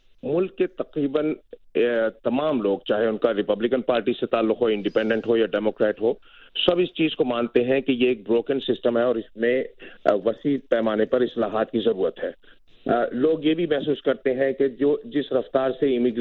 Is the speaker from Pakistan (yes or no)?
no; New York, United States; کیونکہ میرا تعلق نیو یارک سے ہے